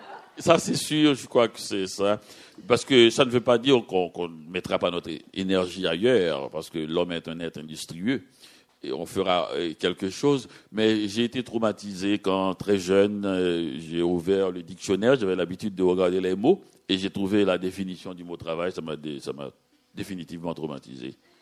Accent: Haiti; now in Montreal, Canada; quand je suis à Montréal, je suis haïtien. Quand je suis à Miami, je suis montréalais, québécois.

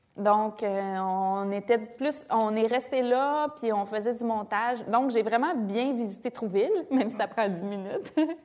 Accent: Val-Bélair, Quebec, Canada; born there; Je suis née à Val-Bélair. Ma première rue, c'était la rue Calcutta

